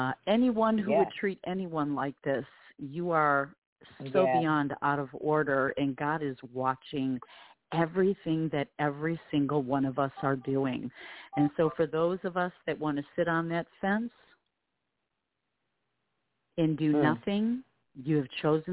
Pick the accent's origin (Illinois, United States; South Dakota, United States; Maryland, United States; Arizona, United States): Illinois, United States; So I'm from Illinois. We flew out of Chicago, but I'm from Illinois.